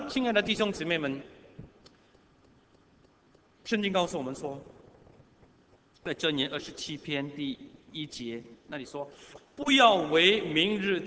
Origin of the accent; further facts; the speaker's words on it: Singapore; 我们新加坡人哈，多少岁退休啊？